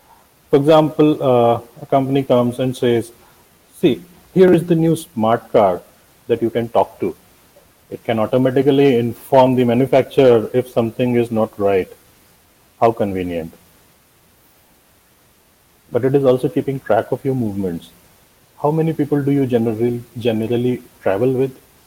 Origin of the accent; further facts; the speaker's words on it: India; I'm from India.